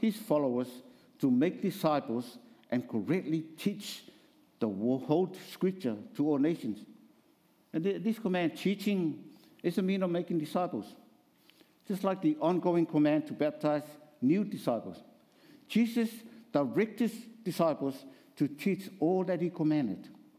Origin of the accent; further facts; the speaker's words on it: Samoa; I am from Samoa, I grew up in that country, in that culture. Well, we are 99% Christian affiliated.